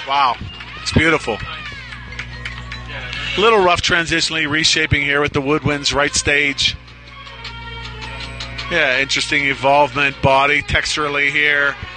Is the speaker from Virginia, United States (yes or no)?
yes; Virginia Beach, Virginia, United States; from Virginia Beach, Virginia